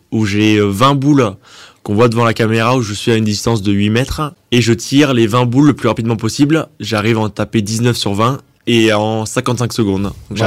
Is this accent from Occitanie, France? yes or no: yes; Saint-Léon, Occitanie, France; Je viens de Saint-Léon, on est à 15 minutes de Millau. Saint-Léon qui est assez connu par rapport à Micropolis, la cité des insectes.